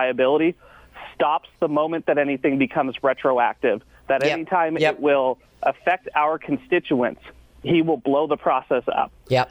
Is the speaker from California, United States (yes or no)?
yes; California, United States; being a young person growing up in Sonoma County right now, who has seen Santa Rosa grow from a farm town into the city that it is today.